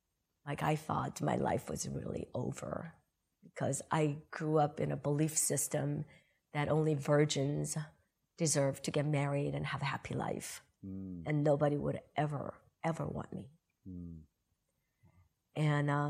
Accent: South Korea; Growing up in Korea, we were all separate.

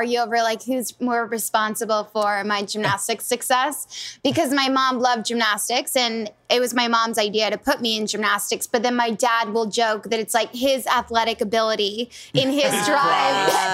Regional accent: United States; although I'm American, I love watching the Romanian gymnast

